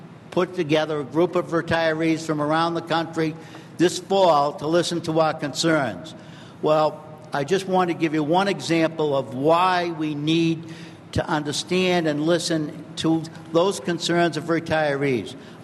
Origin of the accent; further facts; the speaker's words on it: Lynn, Massachusetts, United States; I'm from Lynn, Massachusetts, the birthplace of the General Electric Company.